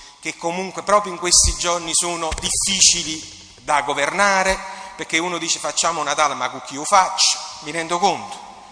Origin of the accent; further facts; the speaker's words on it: Naples, Campania, Italy; visto che sono napoletano